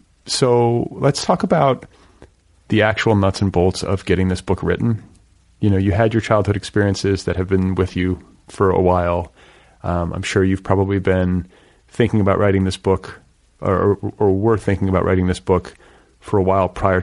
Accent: Milwaukee, Wisconsin, United States; And I grew up in Milwaukee, so part of my childhood. So those winters are no joke.

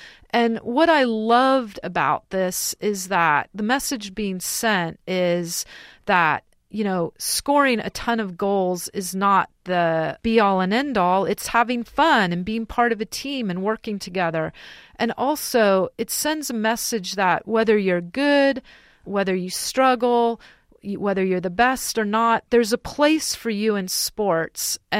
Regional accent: Santa Clara, California, United States; born or raised there

